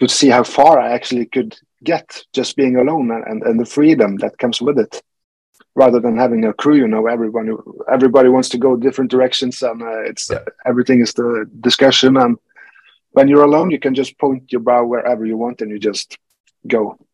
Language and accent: English; Norway; first of all, I'm from Norway and I like cold weather.